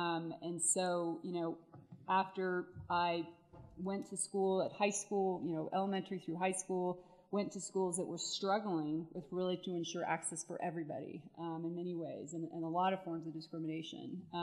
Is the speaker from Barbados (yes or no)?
no; Denver, Colorado, United States; I grew up in Denver. I was bused in Denver. I was part of the desegregation case in Denver.